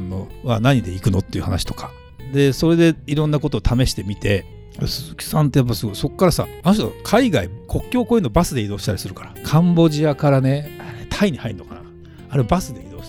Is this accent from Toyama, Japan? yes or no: no; Okinawa, Japan; 沖縄人ですからね顔がね、もうしょうがないんだけどとかね